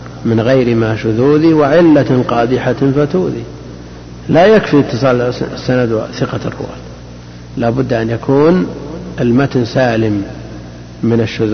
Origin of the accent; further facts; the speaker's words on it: Najd, Saudi Arabia; عندنا في نجد سمى شبا أيضا.